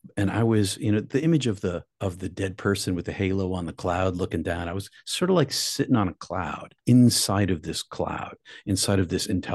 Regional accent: Massachusetts, United States; because we were in Canada and we're from the United States. It's going to be in the Massachusetts newspapers and it's going to be terrible for my parents.

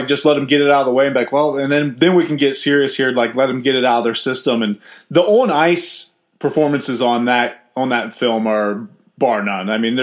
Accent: United States; Especially being an American.

